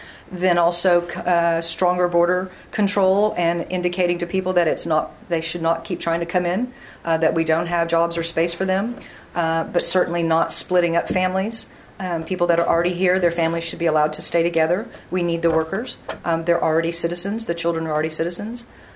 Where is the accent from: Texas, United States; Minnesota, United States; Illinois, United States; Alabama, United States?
Texas, United States; Galena Park; I'm from Galena Park, and no one in my family had ever been to college.